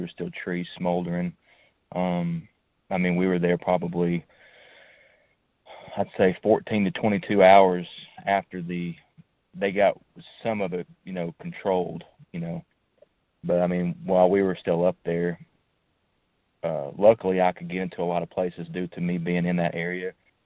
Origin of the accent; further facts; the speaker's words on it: Hamblin, Tennessee, United States; I was born and raised in Hamblin, which is about 25 miles from the Smoky Mountains. It's in the valley. But we grew up in those mountains all of our lives.